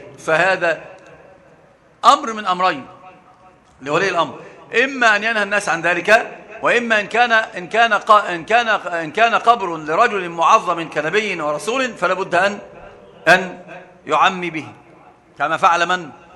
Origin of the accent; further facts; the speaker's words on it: Egypt; عندنا في مصر مثل عجيب وهو محقق البعيد عن العين